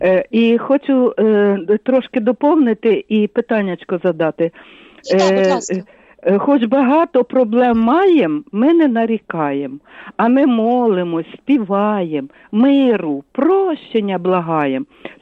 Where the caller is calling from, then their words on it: Lviv, Lviv Oblast, Ukraine; з Львова.